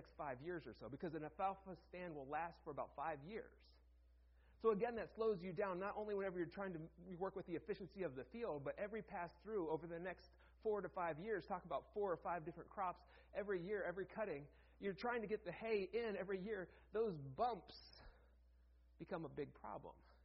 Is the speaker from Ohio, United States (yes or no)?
yes; Ohio, United States; I remember growing up in Ohio and just going out, and one of the things that you do, you spend a day turning the dirt over.